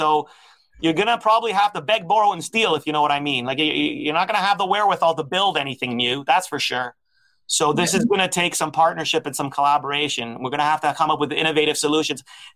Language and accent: English; Scarborough, Ontario, Canada; I'm from Scarborough, so I know Toronto way better than Vancouver.